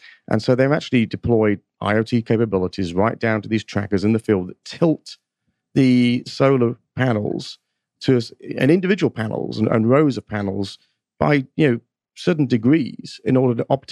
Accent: Northampton, East Midlands, United Kingdom; So I'm from Northampton, England. I actually started my career in supply chain.

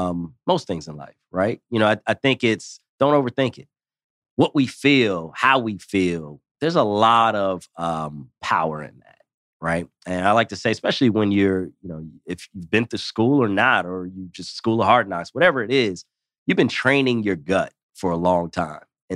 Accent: Wilmington, Delaware, United States; You know, I grew up in Wilmington, Delaware. So Pennsylvania, obviously Delaware, close together.

